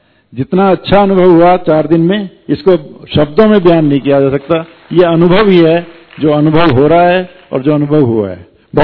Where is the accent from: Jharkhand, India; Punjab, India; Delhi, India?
Delhi, India; मैं दिल्ली से आया हूं।